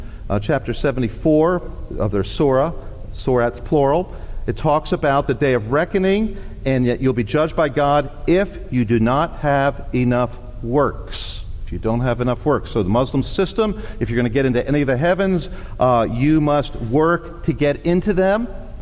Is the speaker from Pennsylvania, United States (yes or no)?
yes; Philadelphia, Pennsylvania, United States; So I'm from Philadelphia. Most of my friends were Catholic.